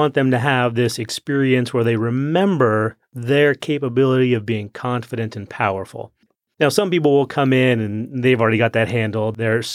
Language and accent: English; Washington, United States; now in Dayton, United States; Well, I'm actually from Washington State, so Johanna and I met here in Dayton